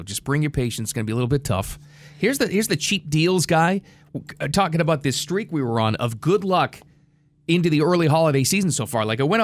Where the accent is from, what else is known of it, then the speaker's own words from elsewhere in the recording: Northeast, United States; moved away; I'm from the Northeast, and then I moved down here, and then it's just a different world to me.